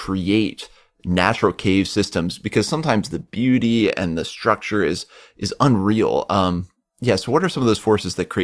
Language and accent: English; East Coast, United States; originally I'm from the East Coast